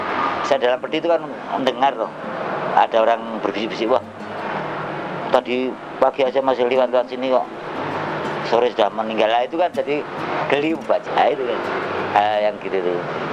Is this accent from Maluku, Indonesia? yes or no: no; Yogyakarta, Special Region of Yogyakarta, Indonesia; Saya nyombongkan saya orang Jogja